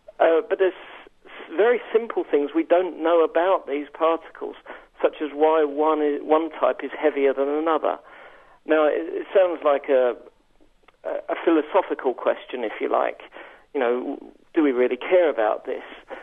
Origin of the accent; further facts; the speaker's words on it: England, United Kingdom; moved away as an adult; now in France; Yeah, I say right now, I'm not actually French. I'm English.